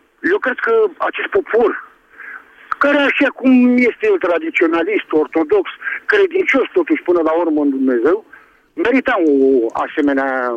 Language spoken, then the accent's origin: Romanian; Romania; și eu sunt român.